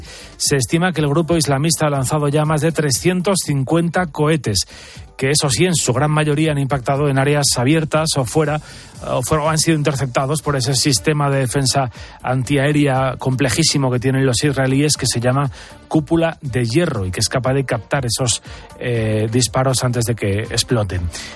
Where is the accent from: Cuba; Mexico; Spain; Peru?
Spain; Los españoles, según ese sondeo, somos los europeos más preocupados por el aumento de los precios.